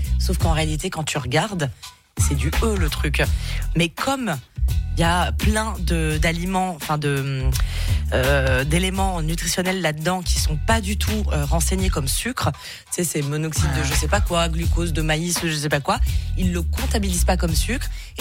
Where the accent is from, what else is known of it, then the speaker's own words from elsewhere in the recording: Geneva, Switzerland; en Suisse, et plus particulièrement chez nous, à Genève